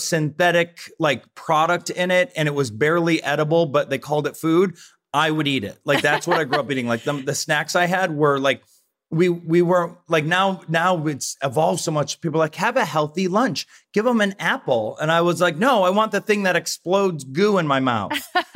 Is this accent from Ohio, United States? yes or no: yes; Rossford, Ohio, United States; Well, I mean, I grew up in Rossford, Ohio, right?